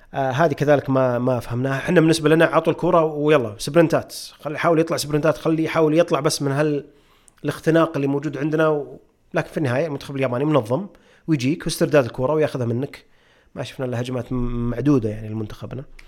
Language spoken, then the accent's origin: Arabic; Saudi Arabia; بس وين كنا احنا كمنتخب سعودي؟ وين صرنا؟